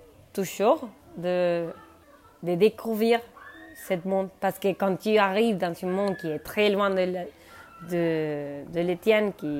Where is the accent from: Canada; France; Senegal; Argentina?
Argentina; Buenos Aires; Je viens de l'Argentine. Et je viens de l'Argentine, de Buenos Aires. C'est la capitale. Donc on a beaucoup de migrations et d'héritages européens.